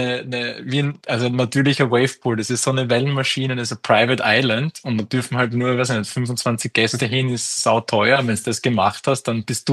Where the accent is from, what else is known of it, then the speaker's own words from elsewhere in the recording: Graz, Styria, Austria; Und das Flusssurfen auch in Graz, wo ich her bin, da gibt's ja auch Flusswellen.